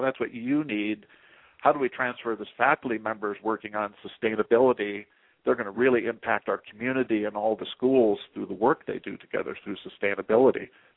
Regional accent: Oregon, United States; Well, part of it is, you know, I come from Oregon

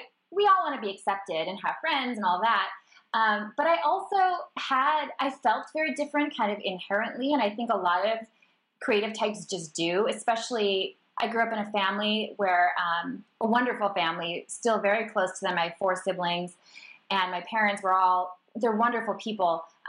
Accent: Minnesota, United States; I grew up in Minnesota, where you are, and in a community that was quite, you know, a lot of communities don't talk about sexuality

